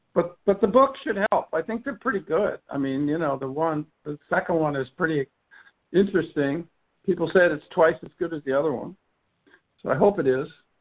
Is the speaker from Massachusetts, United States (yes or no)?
yes; Massachusetts, United States; Well, I came from Massachusetts, so it was wonderful for me.